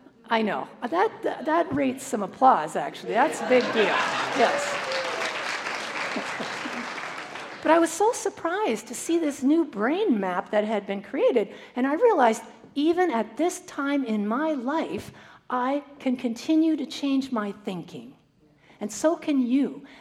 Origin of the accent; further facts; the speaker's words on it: Canada; When I was a teenager growing up in Canada